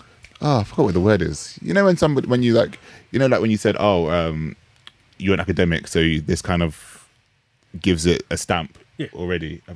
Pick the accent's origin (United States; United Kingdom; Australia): United Kingdom; born there; my identity as a Jamaican, British-born Jamaican person and being part of the Caribbean and in that wider scope